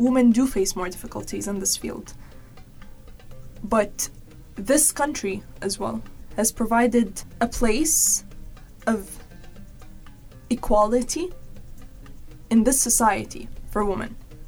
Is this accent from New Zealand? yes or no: no; Jordan; Usually we watch news channels from my home country, Jordan